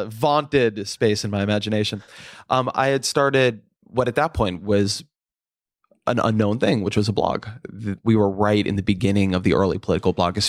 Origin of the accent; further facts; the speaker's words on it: Irvine, California, United States; There's a guy named Kevin Drum, who was actually in my hometown of Irvine, California.